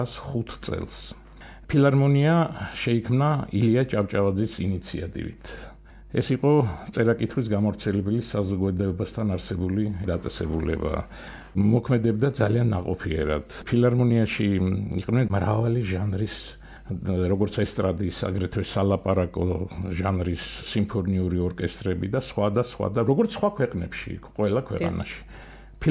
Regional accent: Tbilisi, Georgia; დავიბადე თბილისში, მშობლები თბილისელები, papa ბებია თბილისელები, თბილისში ვისწავლე 50-ე სკოლა დაამთავრე, ლენინგრადში ვსწავლობდი, მერე დაამთავრე თბილისის თეატრალური ინსტიტუტი

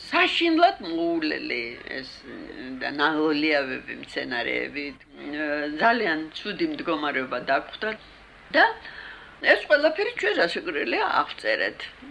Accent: Tbilisi, Georgia; მე თბილისელი ვარ და ახლა უცბა თბილისში დავბრუნდი და მე ცხოვრობ სასტუმროში, ივერიაში.

